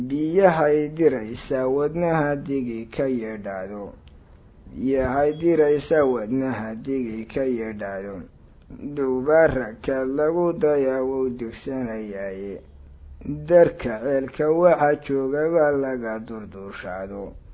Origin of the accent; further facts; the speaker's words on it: Holhol, Ali Sabieh Region, Djibouti; marka deegaan la yiraahdo holhol oo aan ku soo koray baan aad u jeclaa